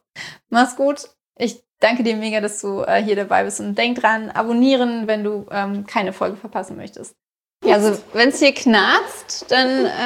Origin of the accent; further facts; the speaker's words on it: Berlin, Germany; aber ich komme halt aus Ost-Berlin und da sagt man 10:45.